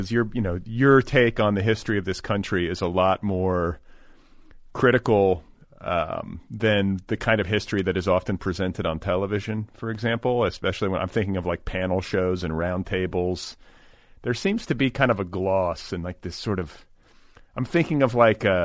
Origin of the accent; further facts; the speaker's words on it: Indiana, United States; As was I. I don't know if you recall that, but I was raised.